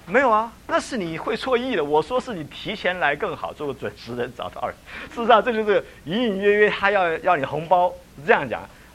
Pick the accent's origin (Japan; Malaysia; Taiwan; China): China; 所以你知道，有的时候在这个我们中国人呢很幽默哈。